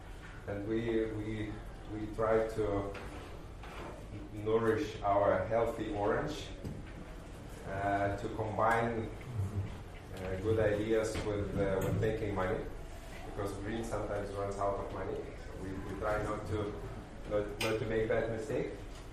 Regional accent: Lithuania; English is a second language; now in Ukraine; I'm coming from Lithuania, but now I live and work in Ukraine.

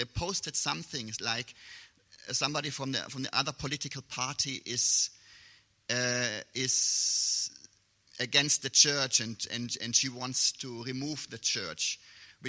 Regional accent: Germany; also born or lived in Zambia; now in Brazil; I'm originally from Germany, but I live right now in Brazil. I lived sometimes in Zambia, then I moved to Brazil.

